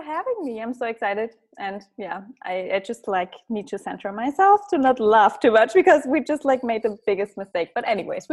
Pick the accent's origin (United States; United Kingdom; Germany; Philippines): Germany; English is a second language; because I come from Germany and I just felt so drawn to the English language and it felt so easy for me to learn it as well.